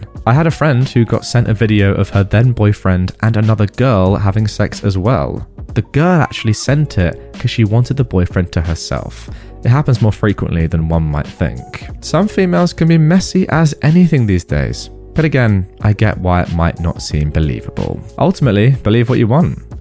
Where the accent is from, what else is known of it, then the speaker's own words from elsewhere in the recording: Philippines; I am Filipina, and this happened in the Philippines. Here, we don't move out until we have kids, and sometimes not even then.